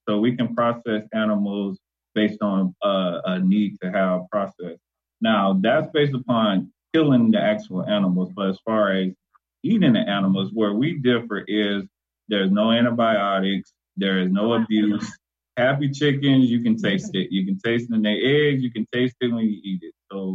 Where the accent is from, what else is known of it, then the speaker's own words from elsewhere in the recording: Gainesville, Florida, United States; Well, I am from Gainesville, Florida, and I'm actually was raised on a farm.